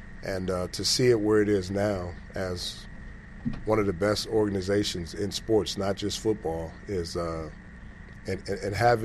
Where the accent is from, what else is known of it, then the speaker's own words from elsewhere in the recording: California, United States; I mean, I'm from the West Coast. I'm from California.